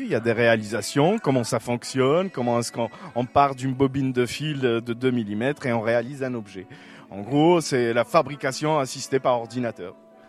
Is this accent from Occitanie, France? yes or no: no; Bruay, Hauts-de-France, France; on est de Bruay et nous, on ne voyait pas ailleurs où on pourrait le créer.